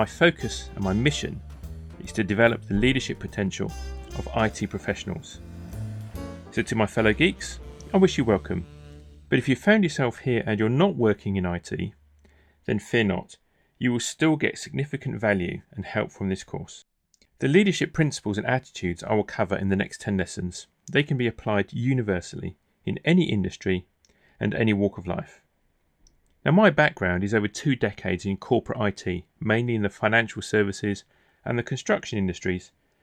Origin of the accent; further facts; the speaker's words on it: Clevedon, South West England, United Kingdom; born there; now in Cotswolds, United Kingdom; I was born near Bristol on the west coast of England in a little seaside town called Clevedon. There it is. And my first year was spent living in a caravan because mum and dad couldn't afford a house. Whereas today, I live in a beautiful home next to the River Avon